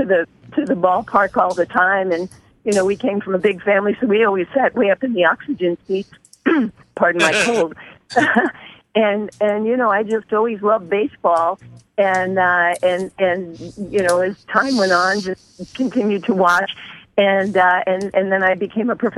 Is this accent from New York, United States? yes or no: yes; Middle Village, New York, United States; Well, you know, growing up in Middle Village, I mean, we were not too far from Shea Stadium or Yankee Stadium